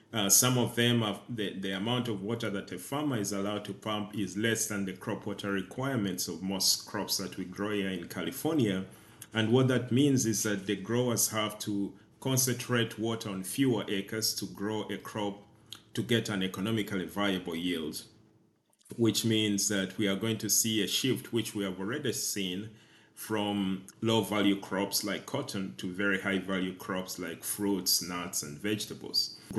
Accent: Uganda; I was born in Uganda and I grew up there.

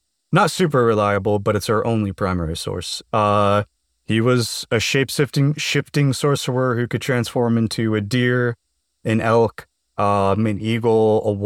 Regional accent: Harrisburg, Pennsylvania, United States; So anyway … I'm from Harrisburg, Pennsylvania.

